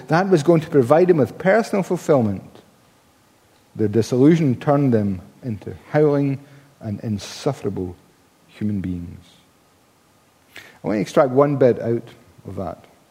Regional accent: Paisley, Scotland, United Kingdom; When I was growing up, I grew up in Paisley.

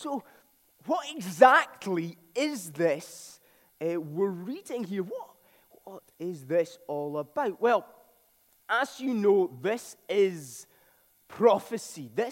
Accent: Scotland, United Kingdom; We are Scottish Calvinists.

